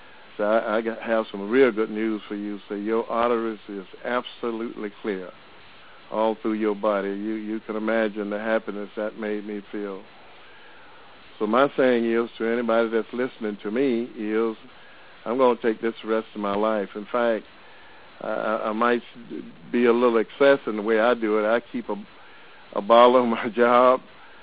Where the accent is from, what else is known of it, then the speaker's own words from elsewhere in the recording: Jacksonville, Florida, United States; from Jacksonville, Florida